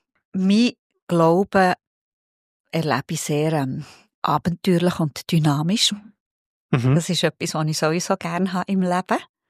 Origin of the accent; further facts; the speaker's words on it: Bern, Switzerland; als Berner bleibt man ein bisschen ein Heimweh-Berner.